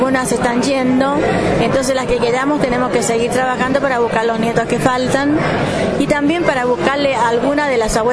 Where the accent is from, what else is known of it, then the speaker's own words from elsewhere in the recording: Santiago, Santiago Metropolitan Region, Chile; now in Argentina; Nací en Chile, como cosí. Sí. Me crié en Santiago, sí. Y hace 38 años que vivo acá.